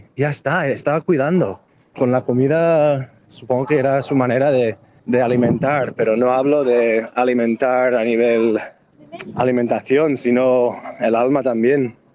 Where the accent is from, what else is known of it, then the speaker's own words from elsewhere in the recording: United States; now in Moià, Spain; sóc un yanqui ja... ben afincat aquí a Barcelona i Catalunya, entre Barcelona i Moià, visc al Moianès